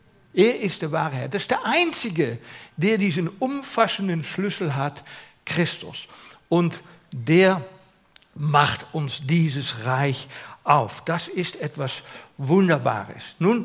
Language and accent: German; Switzerland; Und irgendwo war das Glaubensgut über viele Jahrhunderte bei uns in der Schweiz oder in der westlichen Welt.